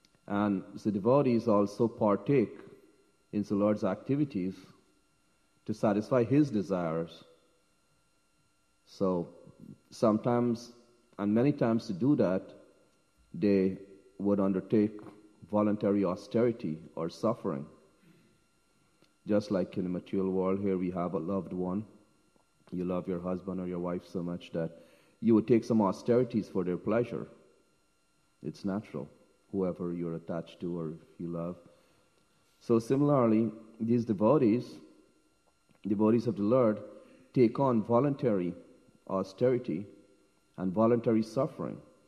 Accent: Essequibo, Guyana; my hometown, where I grew up in Krishna consciousness, back in Guyana, Essequibo.

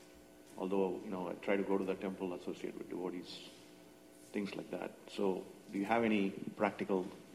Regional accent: Columbus, Ohio, United States; No, actually, I'm visiting. I'm from Columbus, Ohio.

